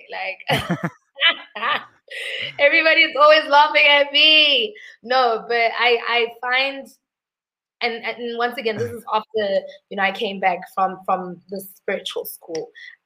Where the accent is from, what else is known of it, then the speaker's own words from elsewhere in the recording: Johannesburg, Gauteng, South Africa; I grew up, I'm a Joburg girl. I grew up in Lanesia, spent lots of my time in Soweto, moved even to Yeovil at some point. I've even experienced Prakpan